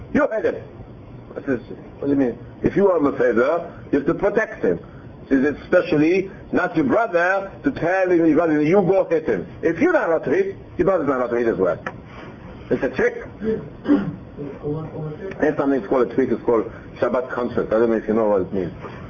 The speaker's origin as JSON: {"language": "English", "country": "Israel", "said": "I came from Israel. We didn't know, we hardly had cocoa."}